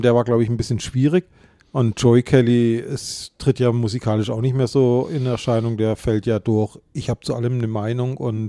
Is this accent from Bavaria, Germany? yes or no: no; Illingen, Baden-Württemberg, Germany; als Jugendlicher bei uns auf dem Dorf, ich komme aus Illinge, Feingenenz, Mühlacker